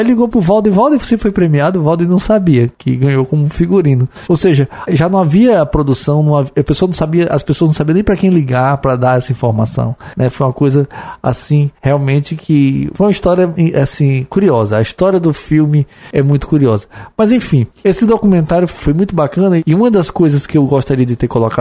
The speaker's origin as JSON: {"language": "Portuguese", "town": "Fortaleza", "region": "Ceará", "country": "Brazil", "said": "olha, nós somos de Fortaleza, nós viemos fazer um documentário sobre o filme"}